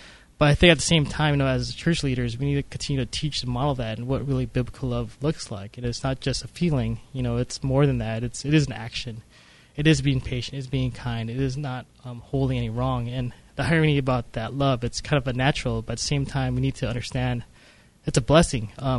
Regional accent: United States; Being a Filipino American, I grew up here in the States. My parents obviously grew up in the Philippines

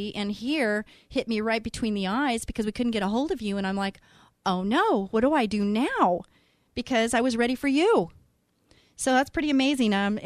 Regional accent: Santa Ana, California, United States; born there; I was born in Santa Ana too, by the way.

